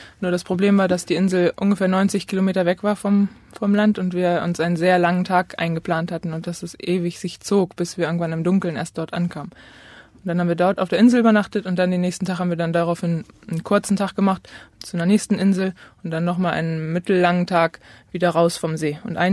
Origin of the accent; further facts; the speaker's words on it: Northern Germany, Germany; Wir sind Norddeutsche aus Norddeutschland